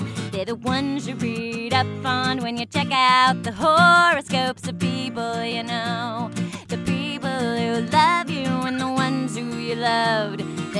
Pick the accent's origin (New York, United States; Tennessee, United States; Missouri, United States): Missouri, United States; St. Louis; St. Louis was one that got it first. Being my hometown, they were so excited